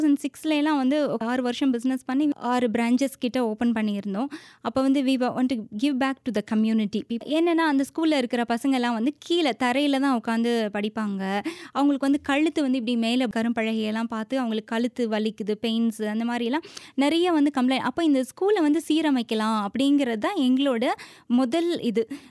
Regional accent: Tirunelveli, Tamil Nadu, India; now in Papua New Guinea; என்னுடைய பூர்வீகம் எல்லாமே திருநெல்வேலி தான். இப்போவும் திருநெல்வேலியில் தான் என்னுடைய பெற்றோர்கள்லாம் வசிக்கிறாங்க.

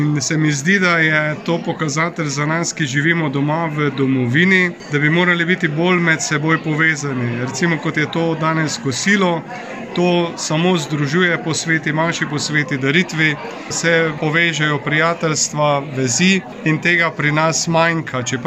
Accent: Prekmurje, Slovenia; Bog povrni, Bog plati, kot pravimo Prekmurci

